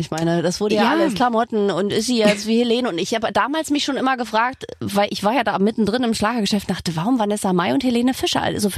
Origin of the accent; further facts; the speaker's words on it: Berlin, Germany; Und als geborene Berlinerin, weißt du, wenn ich dann über den Kudamm tanze